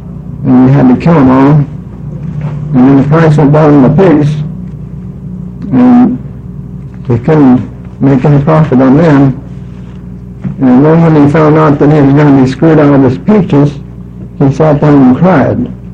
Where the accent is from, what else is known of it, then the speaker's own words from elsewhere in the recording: Corvallis, Oregon, United States; I'm from Corvallis.